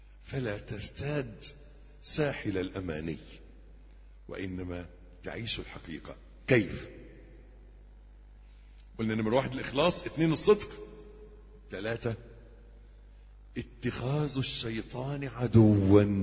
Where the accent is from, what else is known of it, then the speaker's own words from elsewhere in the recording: Egypt; accent: Egyptian; في لغتنا لهجتنا المصرية